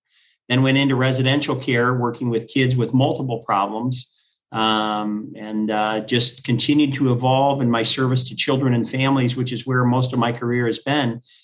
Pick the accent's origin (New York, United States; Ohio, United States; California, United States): Ohio, United States; also born or lived in Michigan; I was particularly drawn to Milwaukee because I'm from the Midwest, grew up in Ohio, and then we had lived in Michigan.